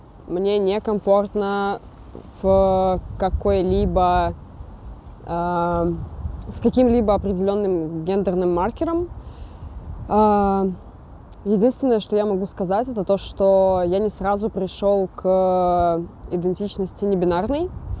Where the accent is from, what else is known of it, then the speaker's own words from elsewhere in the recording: Belarus; я небинарный трансмаскулинный человек, я из Беларуси.